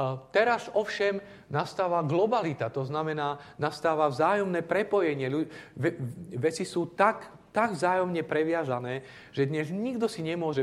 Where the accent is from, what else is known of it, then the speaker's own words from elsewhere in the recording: southern Slovakia, Slovakia; ja teraz som z juhu, bývali sme 25 rokov pri Nitre, tam pod Horami.